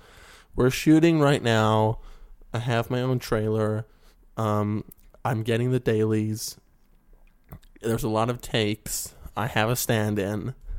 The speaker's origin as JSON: {"language": "English", "region": "West Virginia", "country": "United States", "tie": "born or raised there", "lives_now": "California, United States"}